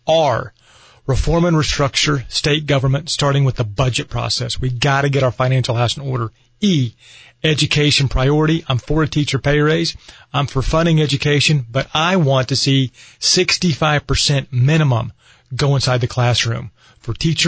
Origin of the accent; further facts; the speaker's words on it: Enid, Oklahoma, United States; I was born and raised in Enid. My dad was born in Canute. Mom was born in Noble County. My wife was born in Ada. We're from non-metropolitan area of Oklahoma